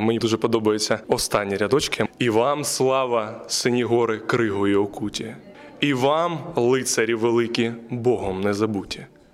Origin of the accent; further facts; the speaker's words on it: Donetsk, Donetsk Oblast, Ukraine; До речі, я сам з Донецька, але вступав до Києва.